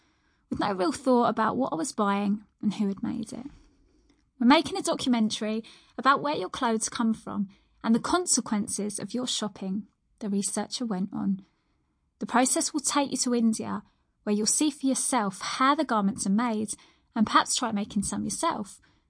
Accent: Luton, East of England, United Kingdom; I was brought up in Luton, and for a long time, it was just me and my mother.

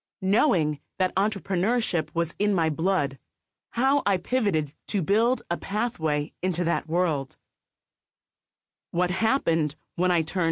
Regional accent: Detroit, Michigan, United States; How growing up in Detroit, among hard-working people, entrepreneurs, and creative geniuses ignited my dreams

